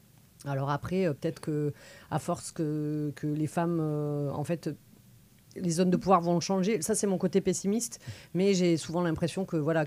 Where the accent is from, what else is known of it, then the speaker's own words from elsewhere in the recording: Perpignan, Occitanie, France; moi, je viens de Perpignan, à la base. Et donc, le Sud, hyper macho, très sexiste